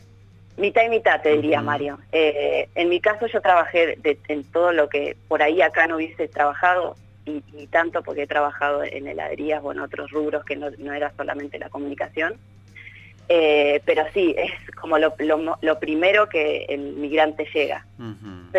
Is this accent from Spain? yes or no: no; Argentina; cada vez que digo que soy de Argentina